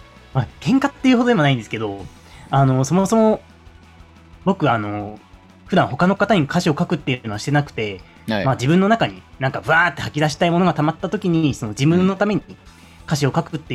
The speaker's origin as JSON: {"language": "Japanese", "region": "Aomori", "country": "Japan", "tie": "born or raised there", "lives_now": "Sapporo, Japan", "said": "出身は青森市なんで、生粋の雪国育ちですね。で、青森から札幌に行って、"}